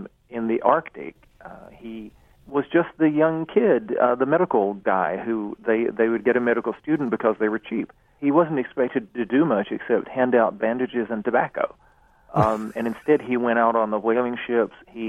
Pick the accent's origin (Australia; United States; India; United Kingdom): United Kingdom; Edinburgh, Scotland; And then growing up in Edinburgh itself, the city was infused with respect for writing and scholarship.